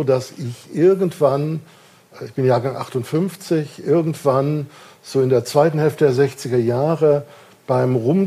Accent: Kiel, Schleswig-Holstein, Germany; Ich bin in Kiel geboren und aufgewachsen

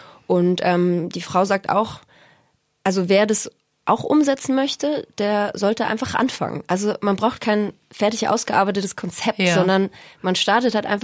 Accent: Berlin, Germany; born there; Ja, ich bin in Berlin geboren.

